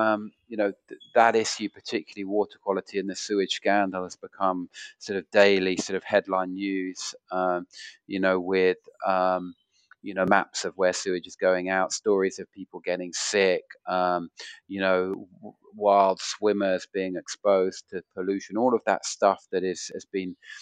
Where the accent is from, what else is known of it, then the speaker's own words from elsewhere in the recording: London, United Kingdom; I'm a Londoner born and bred actually.